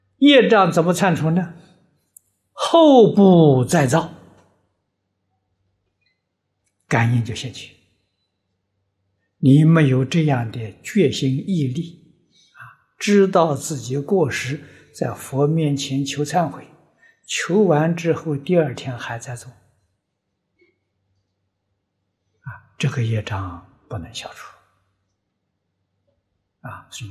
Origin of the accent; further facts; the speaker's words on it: China; 这环境一般讲磁场，我们中国人讲气氛不一样